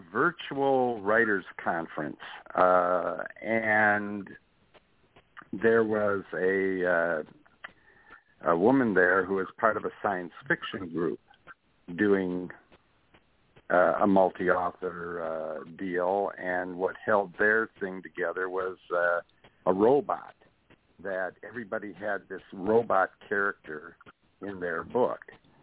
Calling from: Katy, Texas, United States; I'm calling from Katy, Texas.

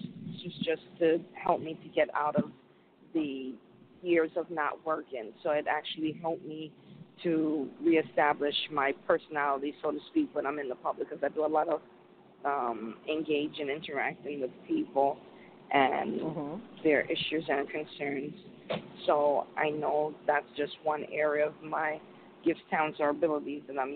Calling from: Connecticut, United States; I'm calling in from Connecticut.

